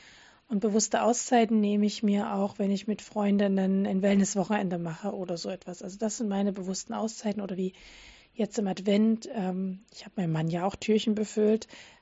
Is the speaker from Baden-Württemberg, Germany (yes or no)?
no; Dresden, Saxony, Germany; Es gibt zurzeit keinen Grund, zurück nach Dresden zu ziehen. Es ist nicht ausgeschlossen. Ich vermisse meine Heimatstadt natürlich, aber wir fühlen uns auch zunehmend jetzt hier zu Hause.